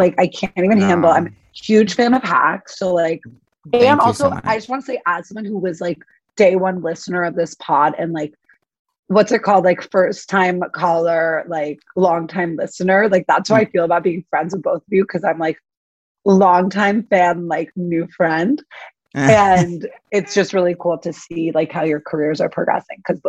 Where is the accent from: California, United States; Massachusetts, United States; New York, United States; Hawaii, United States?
New York, United States; I grew up on the Upper East.